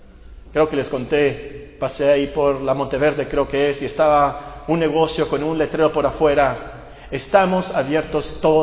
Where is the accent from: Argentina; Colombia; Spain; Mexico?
Mexico; Hermosillo, Sonora; also born or lived in Guerrero / Culiacán; llegamos a Hermosillo, vivíamos antes en Culiacán, yo nací en Guerrero, pero vivimos un tiempo en Culiacán para que naciera Mónica, Esther y Alberta. Y llegamos aquí a Hermosillo más o menos el 68